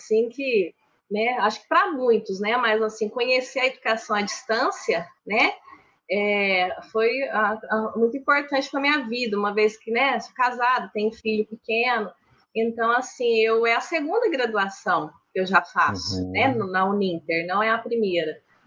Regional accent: Pouso Alegre, Minas Gerais, Brazil; Eu sou de Minas. Pouso Alegre, né? Sou de Minas Gerais. Mineira aí.

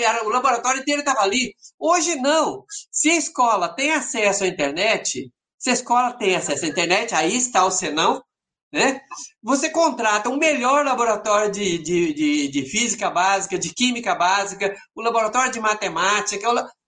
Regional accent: Anta, Brazil; born there; eu nasci na Anta, né? Eu nasci na Anta, o lugar que eu nasci chama-se Anta.

